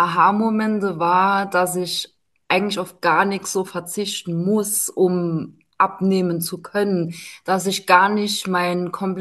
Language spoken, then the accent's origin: German; Saarbrücken, Saarland, Germany; Ich komme aus Saarbrücken